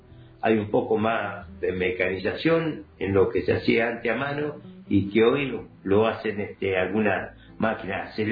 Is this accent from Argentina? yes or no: yes; San Fernando, Buenos Aires Province, Argentina; now in Roca, Argentina; Sí, nos criamos en San Fernando, ¿viste? En Bebé, más precisamente, ¿viste? Y ahí nos desarrollamos hasta el año 1971 que vinimos acá en Roca